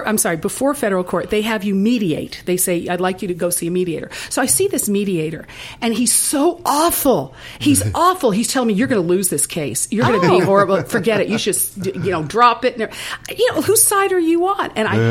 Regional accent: Miami, Florida, United States; also born or lived in Midwest; No, I'm from Miami.

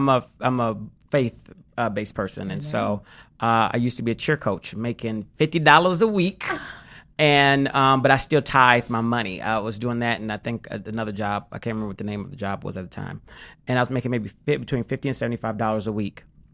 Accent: Detroit, Michigan, United States; this is right when Detroit, because I'm from Detroit, was just coming on the upswing from the recession crash.

